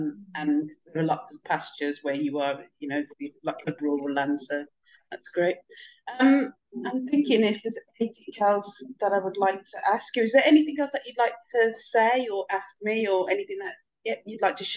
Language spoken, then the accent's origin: English; United Kingdom; And then even when I tell people that I'm from the UK, that like it doesn't resonate with them